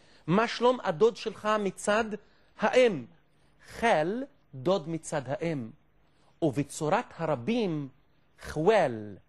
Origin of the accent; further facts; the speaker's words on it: Kafr Bara, Central District, Israel; הרשו לי להזמינכם אל כפר מולדתי, כפר ברא.